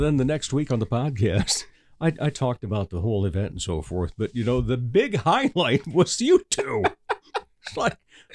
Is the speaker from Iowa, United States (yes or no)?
yes; Rock Rapids, Iowa, United States; I grew up down in Rock Rapids and have, with the exception of 2 years sowing the wild oats out in Colorado, have been in this area and worked in this area.